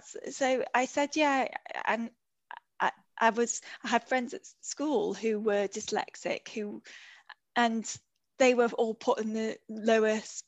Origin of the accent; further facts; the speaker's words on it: Liverpool, North West England, United Kingdom; writing for Brookside and stuff like that, which as a Scouser, that's your pinnacle.